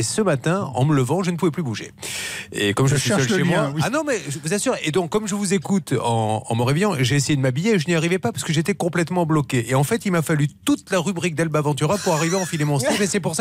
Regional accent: Bordeaux, Nouvelle-Aquitaine, France; born there; je suis né à Bordeaux-Codéran, où ça ? Exactement à Codéran.

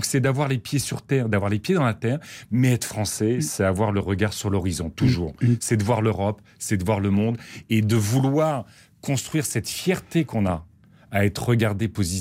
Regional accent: Hauts-de-France, France; moved away as an adult; also born or lived in Burkina Faso / Bangladesh; now in Paris, France; Je raconte régulièrement mon enfance picarde, dans l'Aisne, à la campagne, dans un village. J'ai été à Laon, là où j'ai fait mes études. Après, je suis monté à Paris.

